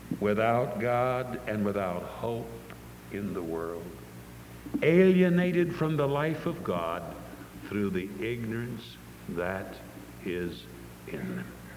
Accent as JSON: {"language": "English", "region": "Nebraska", "country": "United States", "said": "I'm from Nebraska originally."}